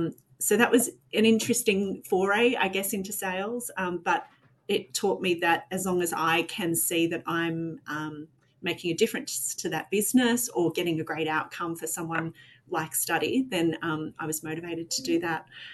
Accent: Bathurst, New South Wales, Australia; I grew up in Bathurst, went to the local uni

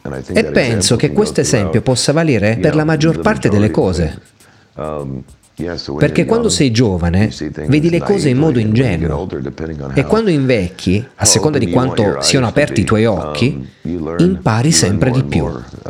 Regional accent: United States; Vengo dagli Stati Uniti e sappiamo tutti cosa diavolo stanno facendo gli Stati Uniti

